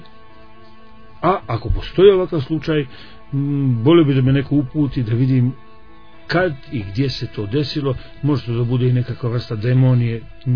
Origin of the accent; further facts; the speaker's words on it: Montenegro; Ja sam Srbin, ali sam uvijek, ja nisam Srbijanac, ja nisam Bosanac, ja nisam Hercegovac, ja sam Crnogorac.